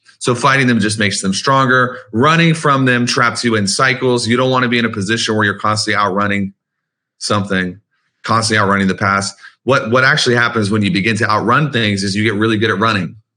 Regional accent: Louisiana, United States; And my wife is from Alabama. I'm from Louisiana.

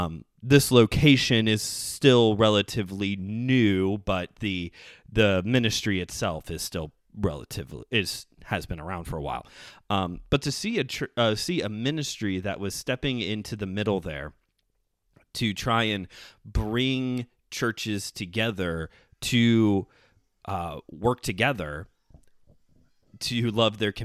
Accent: Hammond, Indiana, United States; But I grew up in Hammond and spent a lot of time in Highland and Griffith.

